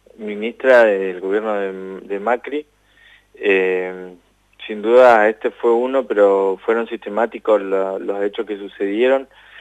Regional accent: Neuquén, Argentina; Yo soy de Lof Nehuen Mapu, de parte de la Confederación Mapuche de Neuquén.

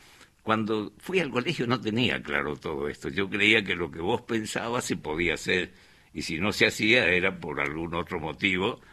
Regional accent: Charata, Chaco, Argentina; Primero hice la escuela primaria en mi pueblo, en Charata, en el Chaco.

